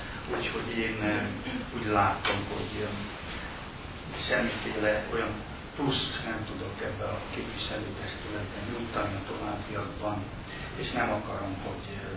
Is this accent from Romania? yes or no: yes; Transylvania, Romania; Én a világot piros-fehér zöld szemüvegen keresztül látom, ezt nem tudom megtagadni, erdélyi ember vagyok